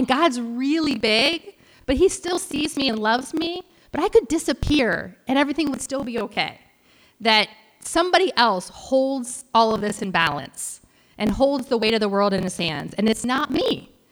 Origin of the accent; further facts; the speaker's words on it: Ohio, United States; I'm from Ohio, which is actually quite flat